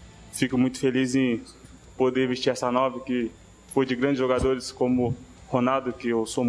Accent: Registro, São Paulo, Brazil; Eu sou natural do interior de Registro, interior de São Paulo.

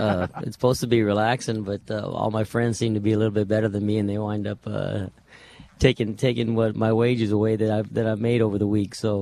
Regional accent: Roswell, New Mexico, United States; You know, it was great growing up around there, first of all, because I was surrounded with horses.

